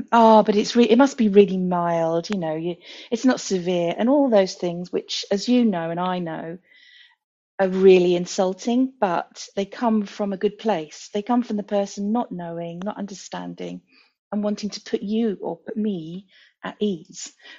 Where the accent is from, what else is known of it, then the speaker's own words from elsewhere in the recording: United Kingdom; when I say I'm British, I actually identify more with being European, to be honest, because that's kind of how I feel.